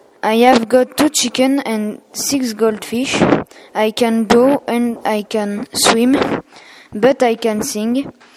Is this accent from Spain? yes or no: no; France; English is a second language; I'm 11 years old. I come from France. I'm French. I live in Farges-les-Chalons.